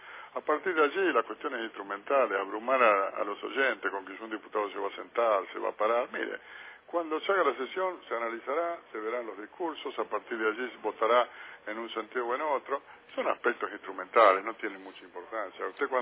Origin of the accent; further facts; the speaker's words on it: Argentina; lo mejor que tenemos en esta tierra es nuestro pueblo, somos los argentinos